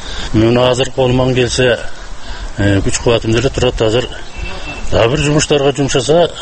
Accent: Naryn, Naryn Region, Kyrgyzstan; Мисалы үчүн өзүм уйгур болгон менен мекеним ушул Кыргызстан болуп калды да, менин мекеним Кыргызстан. Киндик каным тамган жер Нарын. Мен Нарындан эч жака кете албайм.

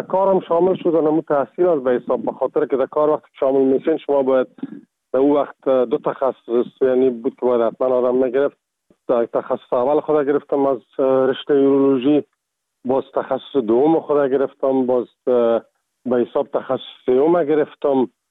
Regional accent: Kabul, Afghanistan; also born or lived in Ghazni; now in Czech Republic; از کابل هستم و از سال 1985 در چکسلواکیا

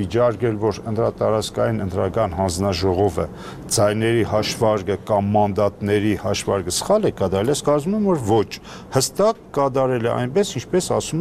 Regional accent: Gyumri, Shirak, Armenia; ես ինքս որպես գյումրեցի

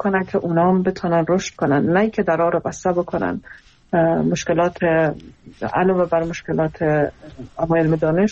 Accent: Iran; خودم در ایران بزرگ شدم، من اونجا درس خوندم

